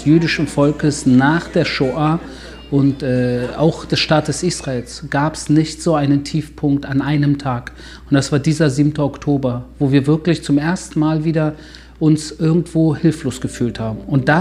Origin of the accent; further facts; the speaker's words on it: Berlin, Germany; ich bin als Berliner Junge aufgewachsen, habe mich als Berliner wahrgenommen.